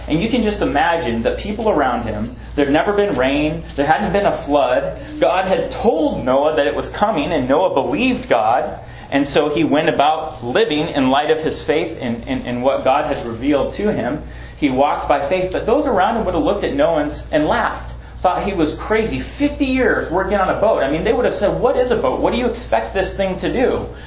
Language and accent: English; Washington, United States; I grew up outside of Seattle, and I was 2 when Mount St. Helens erupted.